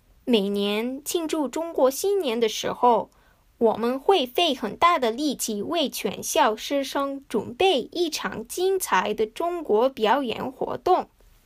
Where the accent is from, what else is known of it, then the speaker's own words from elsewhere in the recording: United States; first language Japanese; Chinese is a second language; 我妈妈是日本人，我爸爸是做日文翻译的美国人。虽然我是在美国长大的，可是在家里我跟他们只说日文。因为我有日文的背景